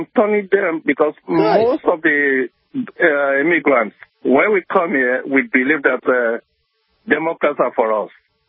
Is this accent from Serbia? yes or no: no; Nigeria; now in United States; I live in Delaware. I've been in America for about 20 years now.